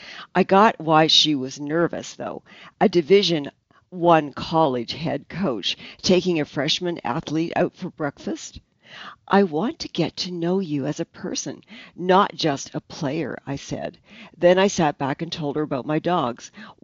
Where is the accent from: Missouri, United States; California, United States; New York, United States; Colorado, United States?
California, United States; I grew up in California with a single mom who scraped together money to send us to Catholic school.